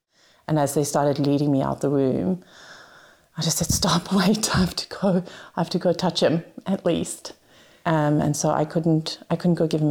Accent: South Africa; now in Australia; Growing up in South Africa, often school is quite far away from where you live.

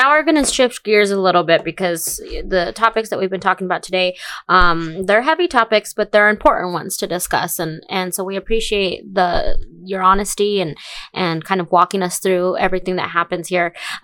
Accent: New Mexico, United States; also born or lived in Arizona; You know, I'm from Arizona, but I grew up in New Mexico.

